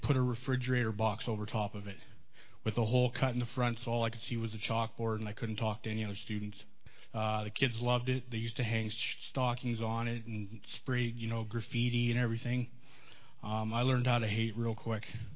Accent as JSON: {"language": "English", "town": "Fort Macleod", "region": "Alberta", "country": "Canada", "tie": "born or raised there", "also_born_or_lived": "Edmonton", "said": "I was born in Edmonton. Go Calgary. No shoes. All right. Okay. I was raised on a piece of God's green earth 16 miles south of Fort"}